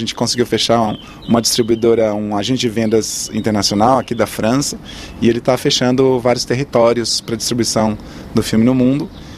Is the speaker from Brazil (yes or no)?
yes; São Paulo, Brazil; eu venho de São Paulo, onde a coisa é muito palpável, né?